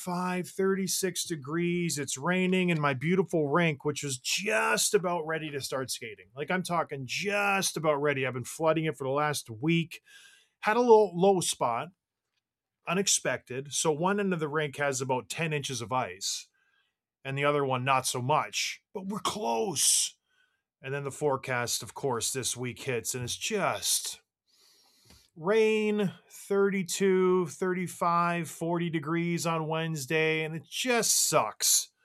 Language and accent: English; Ontario, Canada; also born or lived in Edmonton; now in United States; I group myself in with Canadians. I was born in Edmonton. I was raised in Ontario. I know I've been in the United States for years and years now, but, you know, I'm a Canadian.